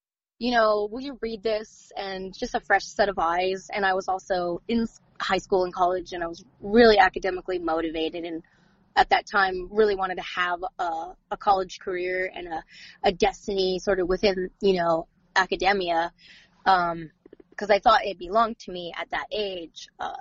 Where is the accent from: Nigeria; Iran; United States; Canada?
United States; Anchorage, Alaska; born there; I was born not here in Wasilla, but in Anchorage, which is just like 45 minutes away.